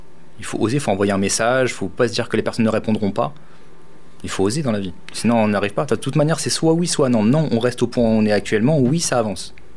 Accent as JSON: {"language": "French", "town": "Figeac", "region": "Occitanie", "country": "France", "said": "Je viens de Figeac, 10 000 habitants, je pensais pas que ça pouvait faire ce genre de choses."}